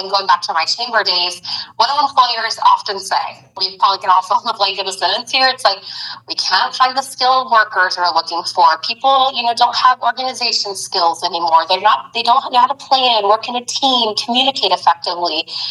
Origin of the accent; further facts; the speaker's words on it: Florida, United States; I am not from Miami. I'm from, you know, as you know, Jennifer, right outside of Jacksonville in Clay County.